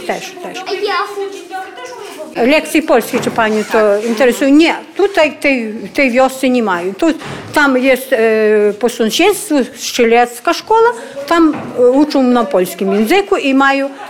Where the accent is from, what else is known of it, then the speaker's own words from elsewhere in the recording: Dobromyl, Lviv Oblast, Ukraine; Polish is a second language; moved away as an adult; żyję tutaj kupę lat już, bo sama jestem, stąd nie jestem rodem, po prostu... A ja z Dobromila aż w tę stronę tam, Dobromila. Tutaj wyszłam za mąż